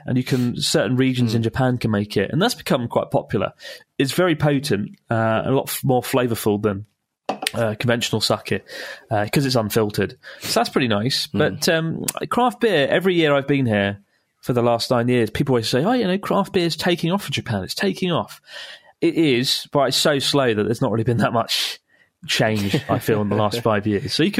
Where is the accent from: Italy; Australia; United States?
Italy; moved away as an adult; now in Gloucester, United Kingdom; from Gloucester, but I'm originally from Italy. I moved here 3 years ago to work in the brewing industry.